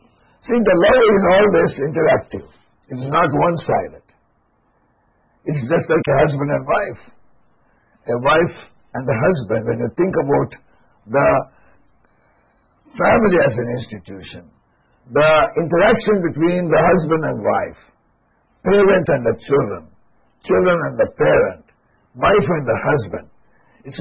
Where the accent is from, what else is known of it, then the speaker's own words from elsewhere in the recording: Mysore, Karnataka, India; When I think about a lady coming all the way from Florida to my hometown, Mysore, she lived 30 years and she was able to see about 50 young people come to know Jesus Christ.